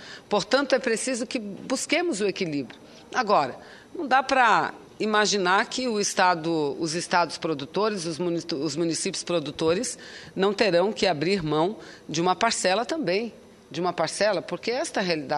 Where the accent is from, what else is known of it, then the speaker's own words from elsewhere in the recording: Amazonas, Brazil; nós, senador Lindbergh, que somos do estado do Amazonas, um estado que tem um modelo econômico dependente do governo federal, que é a Zona Franca de Manaus, baseado em incentivos fiscais.